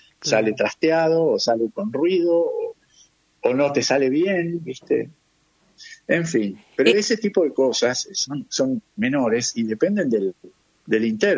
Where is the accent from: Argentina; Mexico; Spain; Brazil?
Argentina; somos argentinos.